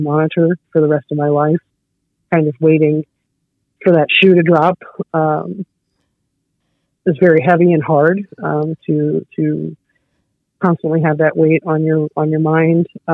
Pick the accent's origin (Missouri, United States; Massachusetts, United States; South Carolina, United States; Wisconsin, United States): Missouri, United States; St. Louis; I actually grew up, my family is a lifelong St. Louisans. We grew up in North County, where most of this waste is concentrated. Grew up playing in Coldwater Creek.